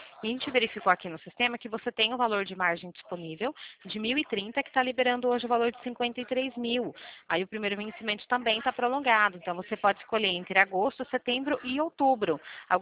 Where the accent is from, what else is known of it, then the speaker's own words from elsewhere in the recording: Limeira, São Paulo, Brazil; sou daqui de Limeira.